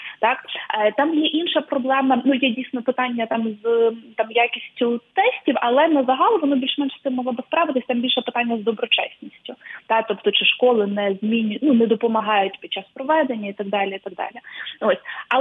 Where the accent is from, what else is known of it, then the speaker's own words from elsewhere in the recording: Kharkiv, Kharkiv Oblast, Ukraine; От є дітки в моєму рідному Харкові